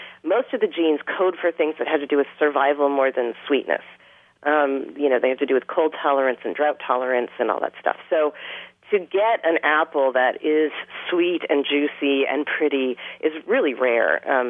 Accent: Connecticut, United States; I grew up in Connecticut and, you know, ate apples my entire childhood

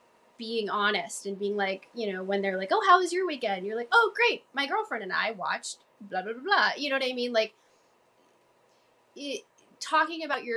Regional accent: Boston, Massachusetts, United States; accent: Boston; Like, just to be able to show Jackie, like, this is where I grew up, you know? Have my Boston accent come out all over again.

